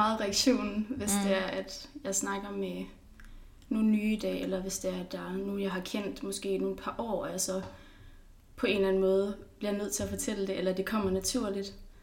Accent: Skive, Central Denmark Region, Denmark; now in Aarhus, Denmark; og jeg er 19 år gammel, og jeg kommer fra Skive. Og lige nu bor jeg i Aarhus. Jeg flyttede hertil omkring nytår, faktisk.

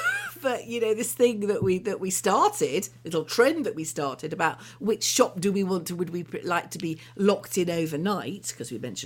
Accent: Birmingham, West Midlands, United Kingdom; I'm a Brummie myself

